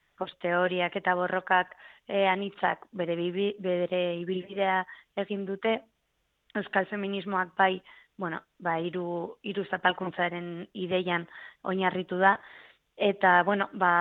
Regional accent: Pamplona, Navarre, Spain; ni ere Iruñekoa naiz

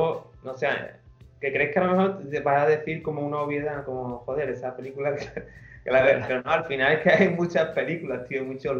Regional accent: Andalusia, Spain; Decidí venir a mi pueblo, que estaba en Sevilla, y nada, y aquí sigo. Desde 2013.

